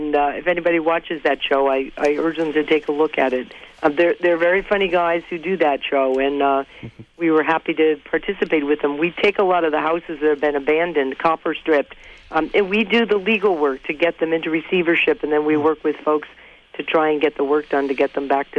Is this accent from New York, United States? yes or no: no; Massachusetts, United States; I grew up in Berkshire County, of course.